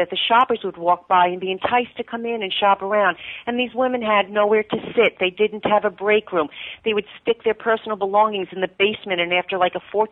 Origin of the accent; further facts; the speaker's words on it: Queens, New York, United States; I would like to just mention that I grew up in Queens, New York, and my parents and I were part of the Queens Community Playhouse, where I started doing my acting.